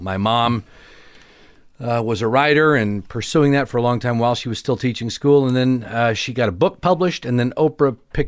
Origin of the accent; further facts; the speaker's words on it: Durant, Oklahoma, United States; also born or lived in Tulsa; I was born in Tulsa and grew up in Durant, Oklahoma, a small town in southeastern Oklahoma.